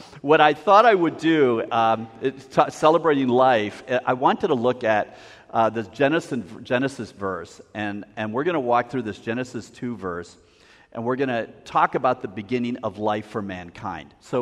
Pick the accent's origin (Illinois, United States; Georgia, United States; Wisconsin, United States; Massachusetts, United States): Wisconsin, United States; Green Bay; born there; I was born on December 4th, and I was born in Green Bay, Wisconsin, thus Packer commitment